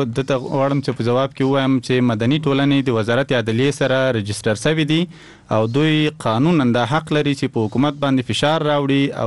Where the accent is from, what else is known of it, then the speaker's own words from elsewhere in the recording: Paktia, Afghanistan; موږ د پکتیا دی ولسونو غږ